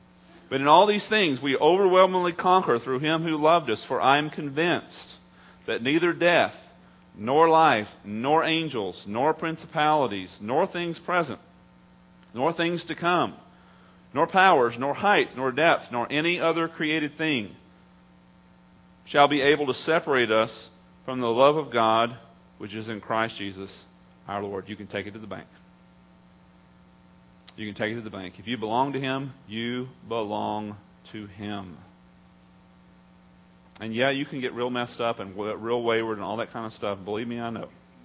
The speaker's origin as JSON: {"language": "English", "region": "Texas", "country": "United States", "tie": "born or raised there", "said": "You know, I grew up in East Texas."}